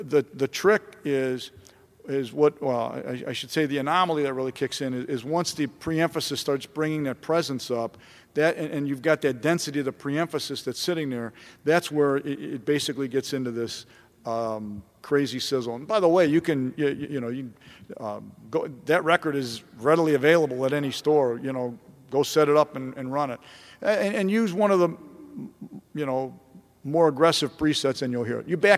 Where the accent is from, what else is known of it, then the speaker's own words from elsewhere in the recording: Cleveland, Ohio, United States; a friend of mine that I knew growing up in Cleveland worked in a recording studio in New York.